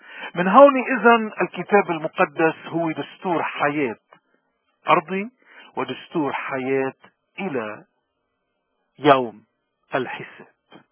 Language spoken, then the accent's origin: Arabic; Lebanon; ولكن عم نختار اللي بيتناسب مع وضعنا كلبنانيين بالاضطراب وبلبنان